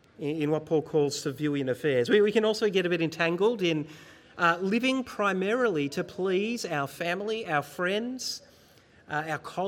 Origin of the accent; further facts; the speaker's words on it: Bendigo, Victoria, Australia; Now, I grew up in Bendigo, central Victoria. I knew lots of farmers, but I am very much a city boy now.